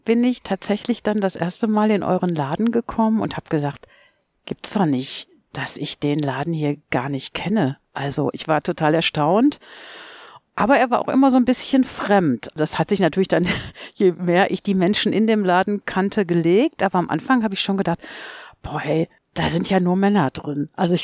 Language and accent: German; North Rhine-Westphalia, Germany; now in Würzburg, Germany; Ich bin tatsächlich ja keine gebürtige Würzburgerin, sondern ich komme ja aus dem Ruhrgebiet